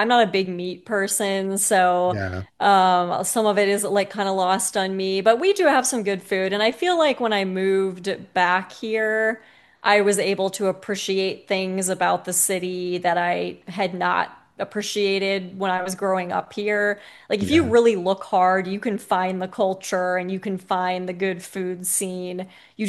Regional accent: Midwest, United States; whereas like growing up in the Midwest here, it's like a lack of culture.

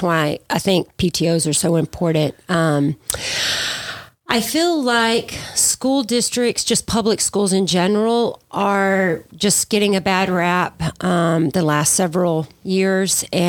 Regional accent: Pasadena, Texas, United States; I grew up in Pasadena.

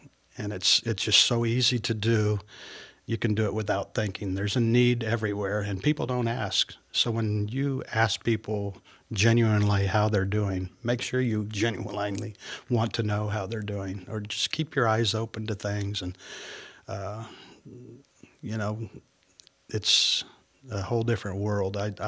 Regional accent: United States; And we grew up in America. We tend to focus on me, us, whatever.

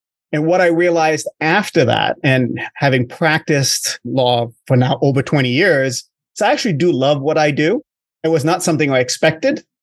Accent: Singapore; moved away as an adult; now in United States; I grew up in Singapore, came to the US for college in the late 80s, met the love of my life in college, and we've been together ever since.

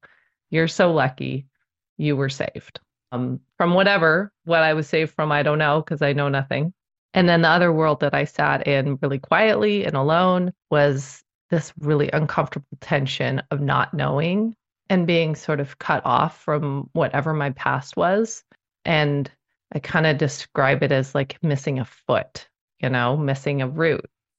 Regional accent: California, United States; born there; I was born in June 29th, 1975 in LA County, California, born at Northridge Hospital in LA County.

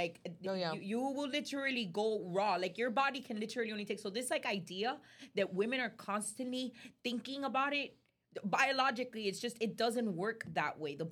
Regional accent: Miami, Florida, United States; Like, we grew up in Miami.

